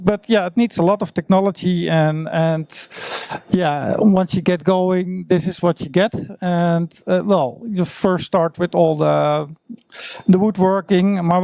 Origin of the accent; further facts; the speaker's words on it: Zeeland, Netherlands; also born or lived in Limburg; I'm originally from Zeeland, did electronic study over there, then moved to Limburg